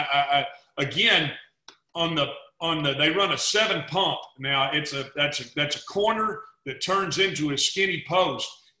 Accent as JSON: {"language": "English", "region": "Texas", "country": "United States", "accent": "Texas", "said": "I can't pronounce his name with my Texas accent"}